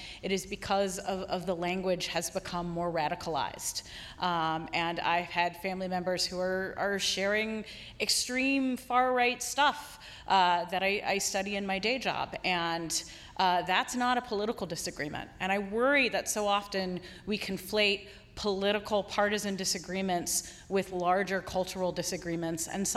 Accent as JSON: {"language": "English", "region": "Kentucky", "country": "United States", "said": "Well, I'm from Kentucky."}